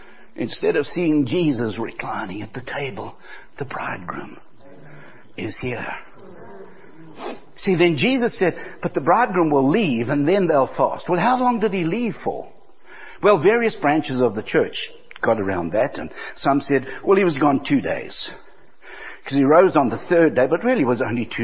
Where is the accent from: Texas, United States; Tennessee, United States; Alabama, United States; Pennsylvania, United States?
Alabama, United States; Abbeville; When I was a kid and we grew up in Abbeville, Alabama